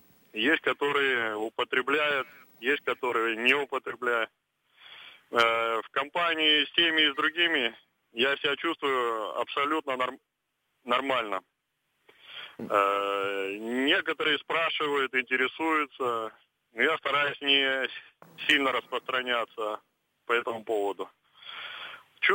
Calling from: Kirov, Kirov Oblast, Russia; я звоню вам из Кирова.

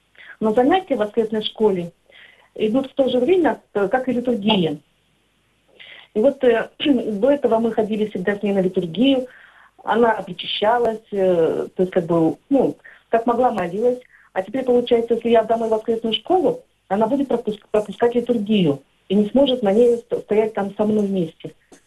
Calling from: Priyutnoye, Kalmykia, Russia; я из Калмыкии, село Приютное.

